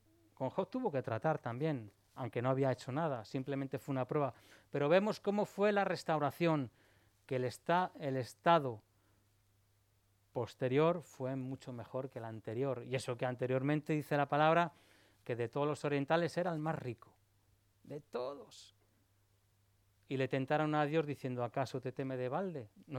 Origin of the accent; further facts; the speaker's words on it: Spain; Y tengo orígenes, soy español como todos.